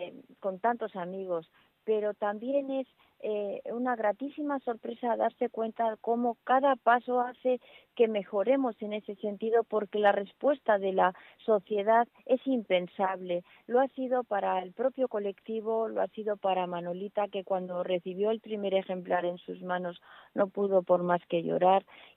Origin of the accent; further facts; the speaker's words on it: Bilbao, Basque Country, Spain; hablo con ciertos amigos de Bilbao, soy de Bilbao